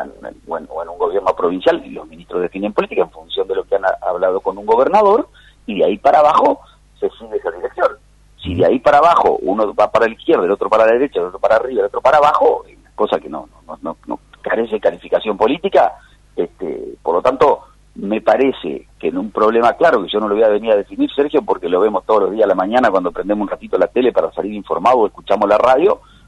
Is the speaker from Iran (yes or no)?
no; Argentina; creo como argentino